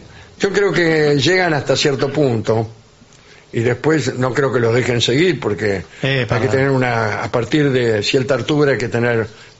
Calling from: Madrid, Community of Madrid, Spain; de Madrid. Los escucho siempre.

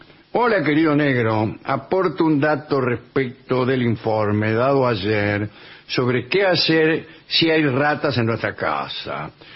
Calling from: Montevideo, Uruguay; de Montevideo, sí. Uruguay.

